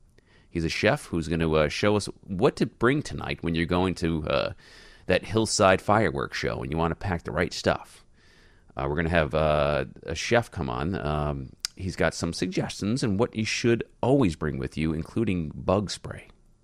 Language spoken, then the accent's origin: English; New York, United States; now in Chicago, United States; where I come from, New York, originally. I'm a Chicagoan now